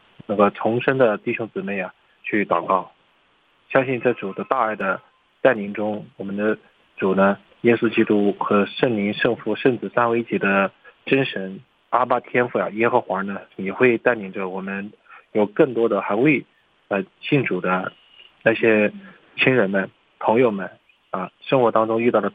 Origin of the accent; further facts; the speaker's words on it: Shanghai, China; 大家好，我是上海的